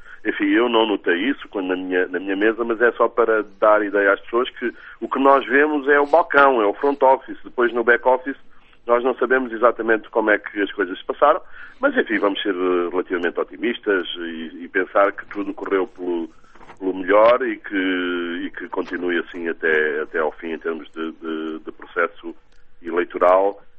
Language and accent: Portuguese; Quimbele, Uíge, Angola; Não faço ideia, por exemplo, como é que se passou no Quimbel, de onde eu sou.